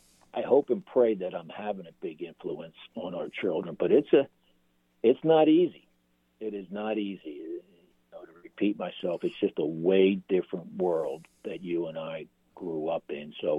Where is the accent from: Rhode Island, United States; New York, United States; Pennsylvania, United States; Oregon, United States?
Pennsylvania, United States; Bala Cynwyd; we grew up in St. Matthias Parish, right? The parish right there in Bala Cynwyd, and it was such a sense of community.